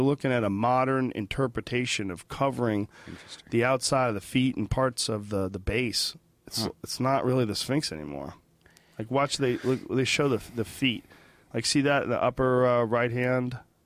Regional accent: United States; That's the cool thing about being American. We're so fucking badass.

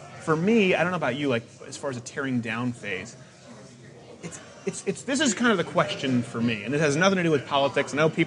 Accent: Quebec, Canada; I grew up in a socialist province where they thought I was basically learning disabled because I had to go to French schools and it wasn't my first language and it was the language laws.

